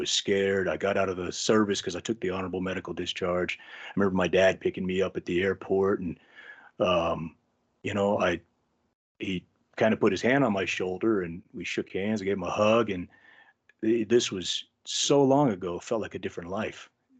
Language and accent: English; Texas, United States; So growing up in Texas, originally spent a lot of my time, you know, outdoors, horses, and the wilderness.